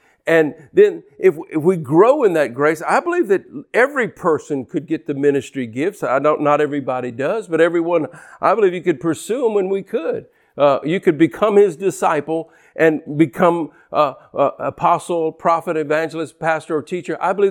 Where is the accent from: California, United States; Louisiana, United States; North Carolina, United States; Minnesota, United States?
Louisiana, United States; And we're from Louisiana, and we have many what we call oxbow reservoirs, we call them rivers still, like False River and Old River and these kind of.